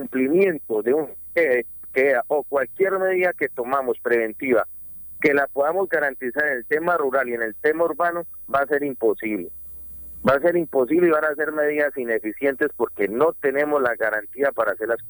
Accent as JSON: {"language": "Spanish", "country": "Colombia", "said": "nosotros como colombianos somos muy buenos para decir háganlo"}